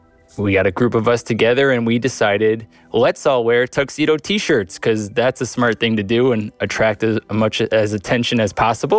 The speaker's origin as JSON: {"language": "English", "town": "North Branford", "region": "Connecticut", "country": "United States", "said": "I'm from North Brantford, Connecticut."}